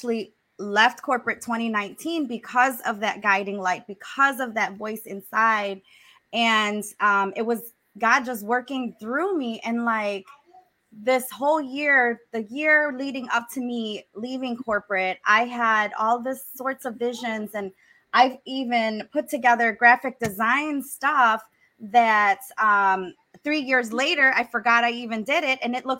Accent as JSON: {"language": "English", "country": "Laos", "also_born_or_lived": "Thailand", "moved": "yes", "lives_now": "United States", "said": "I was born homeless outside the refugee camps of Thailand. Okay. I'm from Laos, a small country in Southeast Asia."}